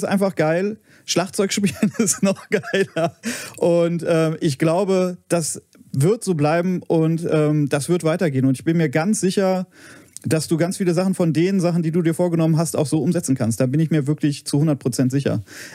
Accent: Cologne, North Rhine-Westphalia, Germany; Ich als Kölner bin das natürlich auch gewöhnt, dass es hier regnet.

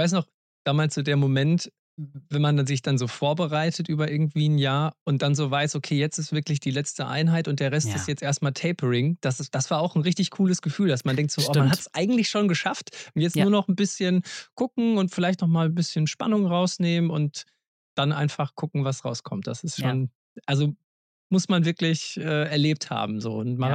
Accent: Cologne, North Rhine-Westphalia, Germany; in meiner Heimatstadt in Köln

